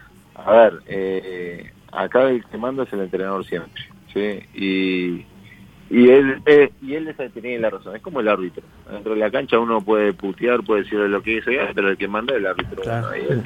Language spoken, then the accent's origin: Spanish; Uruguay; somos uruguayos